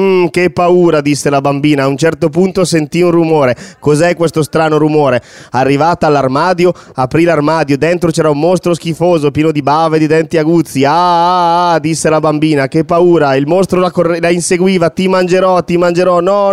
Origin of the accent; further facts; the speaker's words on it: Brescia, Lombardy, Italy; born there; Io sono nato a Brescia, purtroppo.